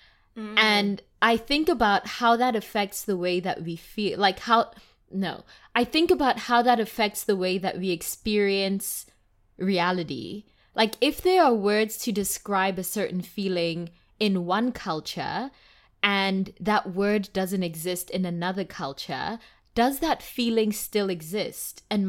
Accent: South Africa; as a South African, and, like, in South Africa, we have 11 different languages. And generally, if you're from Johannesburg, you either know, like, most or you can speak most of the languages. And so, like, for example, for me, I'm Tswana

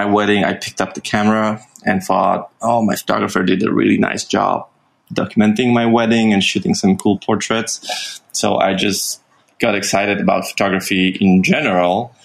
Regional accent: Warsaw, Masovian Voivodeship, Poland; English is a second language; I was born and raised in Warsaw, so that's the capital of Poland.

